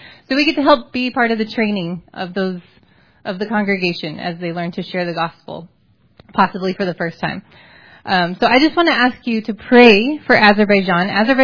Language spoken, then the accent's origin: English; Glendale, Arizona, United States; I was born and raised in Arizona, in Glendale. I went to school in Flagstaff, and this is home. My family is all here.